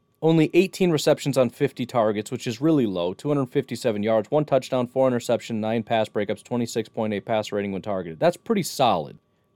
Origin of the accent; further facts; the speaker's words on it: United States; I am a American millennial, so I don't take responsibility for any of my actions.